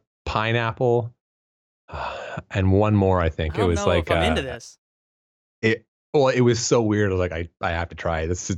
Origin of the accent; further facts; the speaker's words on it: Canada; now in -; I am, in fact, not an American citizen. I am a Canadian citizen. I flew from Canada.